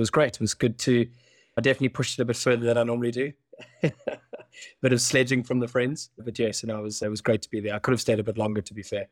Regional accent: South Africa; you've got to be positive as a South African, I guess.

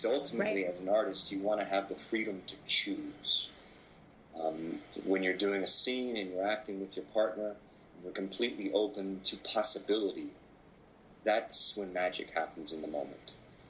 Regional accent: Anchorage, Alaska, United States; born there; I was born in Anchorage, Alaska. And, you know, in Anchorage, Alaska, in the winter, darkness is abundant.

